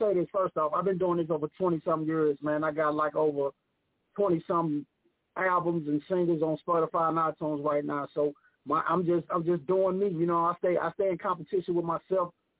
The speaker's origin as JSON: {"language": "English", "town": "East St. Louis", "region": "Illinois", "country": "United States", "said": "I'm here from East St. Louis, Illinois. You know what I'm saying? Right by St. Louis"}